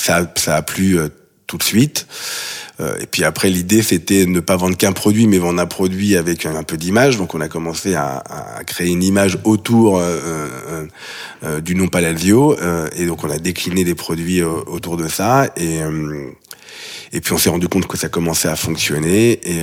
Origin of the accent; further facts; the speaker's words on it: Paris, Île-de-France, France; Ben, je suis parisien, enfin, je suis né en banlieue parisienne.